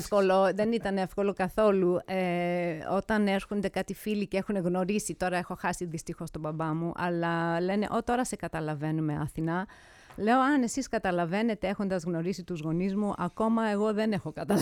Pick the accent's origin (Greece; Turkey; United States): United States; Astoria, New York; also born or lived in Manhattan; Γεννήθηκα στη Νέα Υόρκη, στο Μανχάταν συγκεκριμένα γεννήθηκα, αλλά μεγάλωσα τα πρώτα χρόνια στην Αστόρια, σε ένα πολύ μεγάλο χωριό, ναι, κάπως έτσι, κοντά στο Μανχάταν, πολύ κοντά στο Μανχάταν